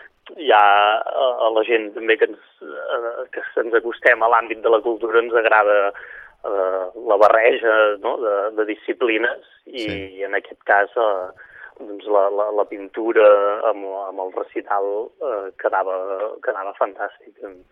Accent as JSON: {"language": "Catalan", "region": "Catalonia", "country": "Spain", "said": "com que som d'Osona, doncs bastant influenciat per la boira i la foscor que tenim a l'hivern."}